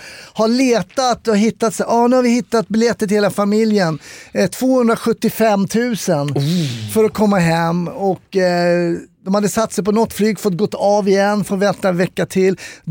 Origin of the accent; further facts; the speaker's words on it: Sweden; Jag är som alla svenskar